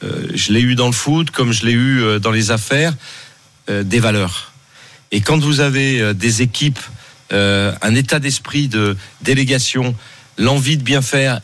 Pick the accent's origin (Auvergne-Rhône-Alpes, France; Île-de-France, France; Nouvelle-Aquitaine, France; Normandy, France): Auvergne-Rhône-Alpes, France; Lyon; Je suis lyonnais jusqu'au bout des ongles